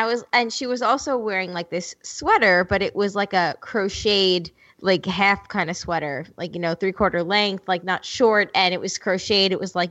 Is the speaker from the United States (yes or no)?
yes; New York, United States; accent: New York; Hey, you're making fun of my New York accent?